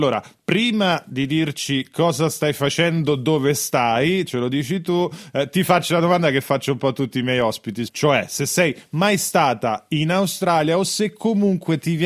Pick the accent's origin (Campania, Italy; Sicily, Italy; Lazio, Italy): Lazio, Italy; Rome; io sono di Roma e non è che lo nascondo più di tanto